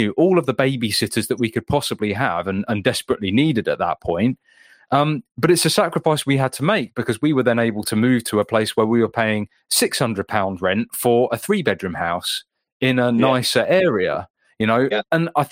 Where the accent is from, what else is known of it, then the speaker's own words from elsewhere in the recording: England, United Kingdom; now in Wales; I mean that because I'm an Englishman, and I would rather have stayed in England.